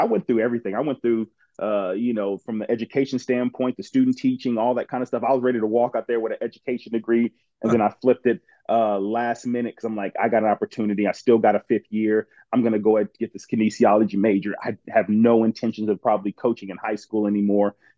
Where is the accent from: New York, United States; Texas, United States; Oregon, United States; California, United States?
Texas, United States; Houston; also born or lived in Detroit; My dad took a job out in Houston. Weird thing, I was born in Detroit because he was training in Detroit to take the job in Houston.